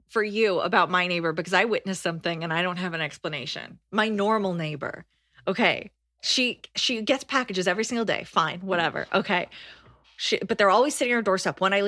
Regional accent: United States; I'm American.

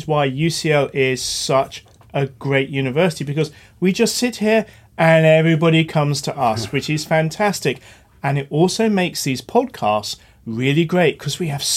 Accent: London, United Kingdom; I'm a Londoner born and bred. Of course, this is the greatest city in the world.

